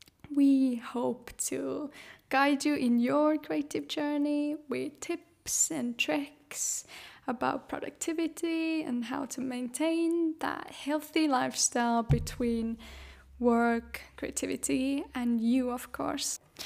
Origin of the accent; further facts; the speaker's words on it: Estonia; now in Finland; I am 23 years old. I'm based in Finland, but born and raised in Estonia.